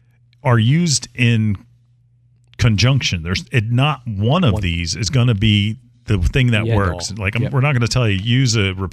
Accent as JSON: {"language": "English", "town": "Wayne", "region": "New Jersey", "country": "United States", "tie": "born or raised there", "said": "I grew up in Wayne. I basically lived in Clifton because that's where we worked as a family."}